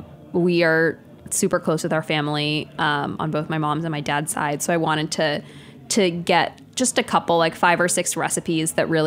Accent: Texas, United States; didn't think about the fact that I was from Texas and that I could make political change.

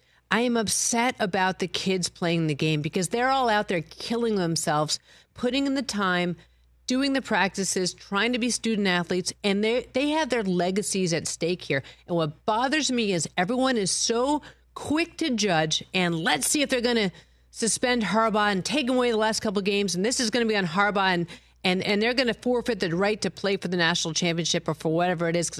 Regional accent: Boston, Massachusetts, United States; I guess growing up in Boston, like my whole life, I could say.

